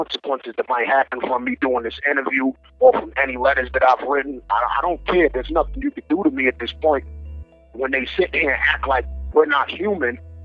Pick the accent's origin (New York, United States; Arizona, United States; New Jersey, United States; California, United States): New York, United States; Brooklyn; I'm from East New York, Brooklyn. Like, we never got a chance out there.